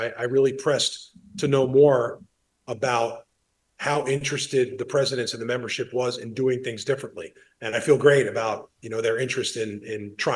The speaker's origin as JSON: {"language": "English", "region": "New Jersey", "country": "United States", "tie": "born or raised there", "said": "a school like Fairleigh Dickinson up the street from where I grew up in New Jersey"}